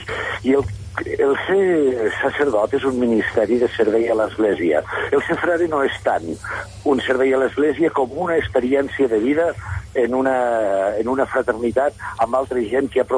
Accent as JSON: {"language": "Catalan", "town": "Belver de Cinca", "region": "Aragon", "country": "Spain", "tie": "born or raised there", "also_born_or_lived": "Lleida", "said": "Jo, quan me pregunten on he nascut, dic Lleida, però si em pregunten d'on soc fill, dic que soc fill de Belver de Finca."}